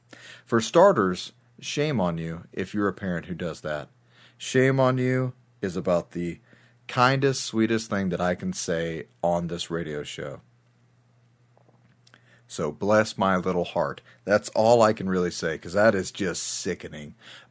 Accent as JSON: {"language": "English", "country": "United States", "said": "maybe so damn proud as an American to sit there and look"}